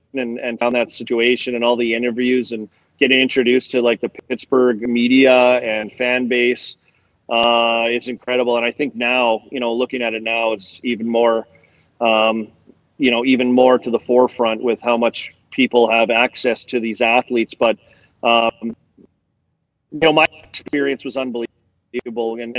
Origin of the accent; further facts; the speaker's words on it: Saskatoon, Saskatchewan, Canada; I'm from Saskatoon.